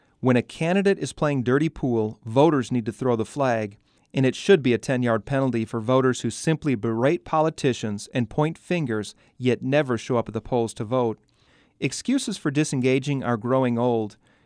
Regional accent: Green Bay, Wisconsin, United States; a horrendous last-second call cost my hometown Green Bay Packers a victory last Monday night.

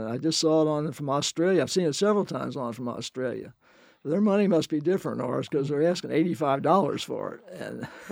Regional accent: Park Hills, Kentucky, United States; We moved to Park Hills, but I was on the corner of Kyle's Lane and Henry Clay, big old stucco house there. That's where I was raised.

